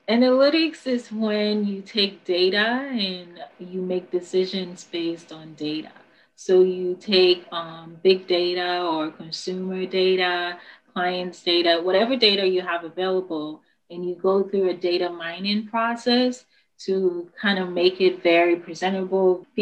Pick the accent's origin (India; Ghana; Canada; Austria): Ghana; now in Ashburn, United States; I was actually born and raised in Ghana, which is West Africa. My family and I moved to America about in 2004. And I've been in Virginia since then. And so my family lives in Ashburn, which is in that Nova side